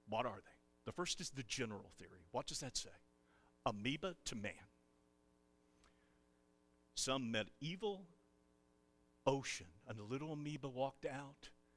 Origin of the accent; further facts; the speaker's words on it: Kentucky, United States; But in my home state of Kentucky, and where your family comes from, we have horses raised to what?